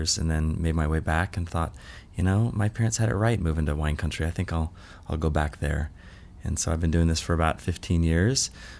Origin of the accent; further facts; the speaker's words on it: Healdsburg, California, United States; I'm also from Healdsburg, California. Megan and I are both Healdsburg High alums, actually.